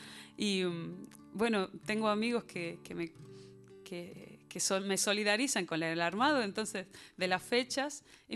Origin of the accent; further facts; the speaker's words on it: Salta, Argentina; En especial, yo vengo de la provincia de Salta, pero me declaro una defensora del canto popular, de cómo cantamos allá